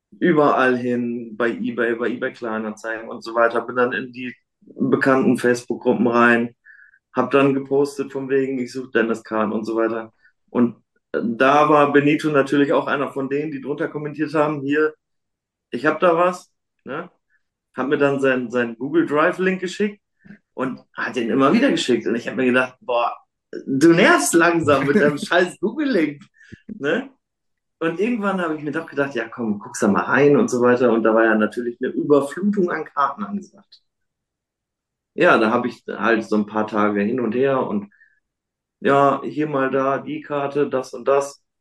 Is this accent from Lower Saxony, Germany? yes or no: yes; Lingen, Lower Saxony, Germany; Ich komme aus Lingen